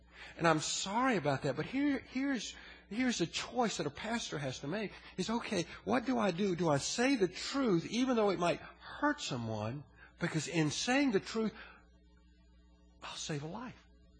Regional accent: Orangeburg, South Carolina, United States; also born or lived in Winston-Salem; when I was growing up in Orangeburg, South Carolina, in Winston-Salem, North Carolina, as an adult

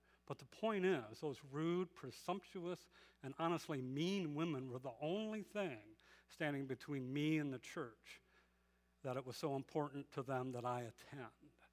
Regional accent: Detroit, Michigan, United States; I'm from Detroit. Yeah, I never get shout-outs from Detroit, okay. I always tell people it's a good place to be from. I did enjoy growing up in Detroit.

